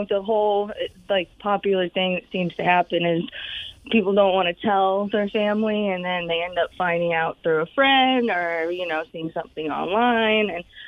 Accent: Winter Haven, Florida, United States; born there; Winter Haven, Arbondale is where I was born, but I moved around a lot because my dad was a musician

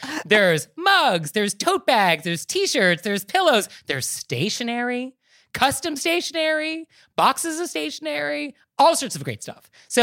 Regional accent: United States; now in New York, United States; I mean, I live in New York, but at the end of the day, I'm not a New Yorker. But I experience this when I travel abroad where people make comments about the United States. And I feel sort of obligated to defend my country

